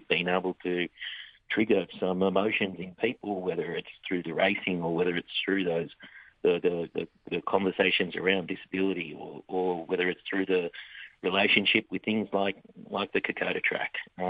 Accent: Australia; I think it's part of the DNA of being Australian is that you sit there and you always think that you're the other people are the ones that are more worthy.

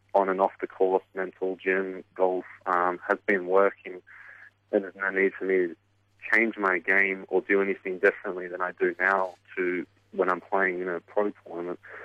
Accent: Australia; now in Las Vegas, United States; even out on the golf course, kind of like my new hometown out here in Las Vegas.

